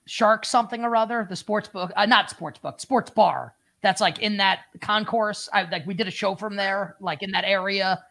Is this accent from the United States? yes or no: yes; New York, United States; and I'm from New York, and I feel like I'm about to get like really verbally reamed.